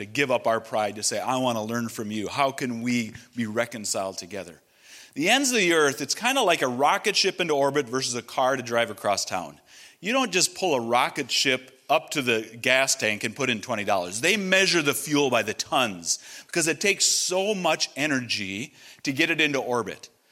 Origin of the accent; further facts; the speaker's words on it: United States; Where are you from? I'm from America.